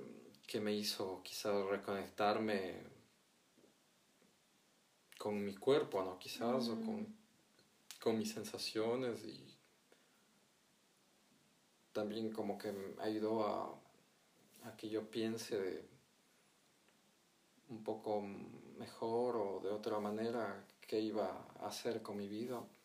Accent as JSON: {"language": "Spanish", "country": "Ecuador", "said": "Hablamos español porque yo vengo de América Latina"}